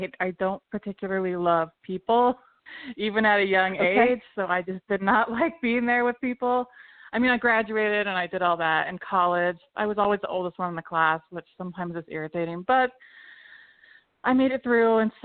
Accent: Oregon, United States; My hometown, the town I grew up in Oregon, they found out and they did a newspaper piece on me, and they wanted to call my parents to interview them.

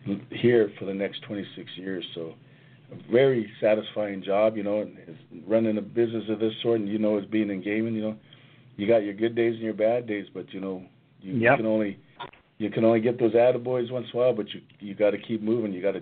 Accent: Idaho, United States; when I grew up here on the Coeur d'Alene Reservation, I actually graduated in high school over here

